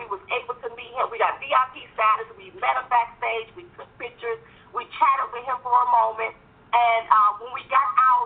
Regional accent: United States; I'm part of America. I'm an American.

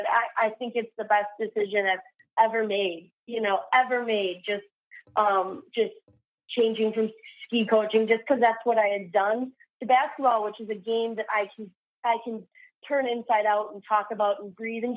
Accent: Sheboygan, Wisconsin, United States; now in Utah, United States; I'm straight out of Sheboygan. That's where I'm from. And, I did move to Utah about 2 years ago, but I grew up in Wisconsin.

